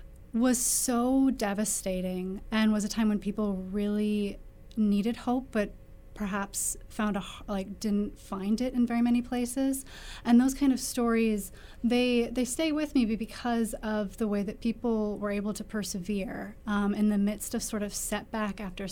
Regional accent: Kearney, Nebraska, United States; So, like you mentioned, I grew up outside of Kearney. We were up north on an acreage and we lived by a creek.

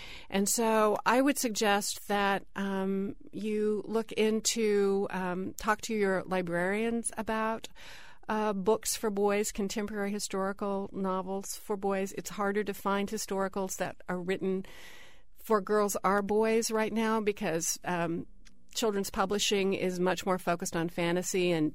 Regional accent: Springfield, Missouri, United States; I remember when I was a kid, I grew up in Springfield, Missouri

